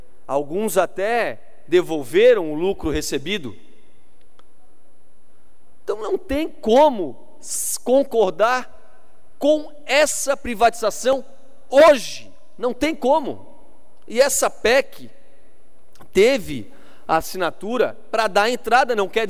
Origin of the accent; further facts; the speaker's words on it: Santa Catarina, Brazil; como catarinense